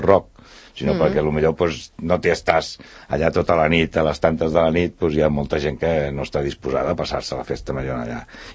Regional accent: La Floresta, Catalonia, Spain; sobretot a la Floresta, que és d'allà on venim.

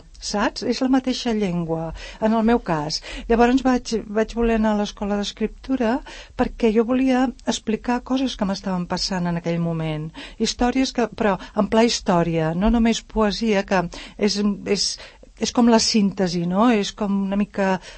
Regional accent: Cerdanyola, Catalonia, Spain; com que ella és de Ripollet però es va casar a Cerdanyola i jo sóc també de Cerdanyola

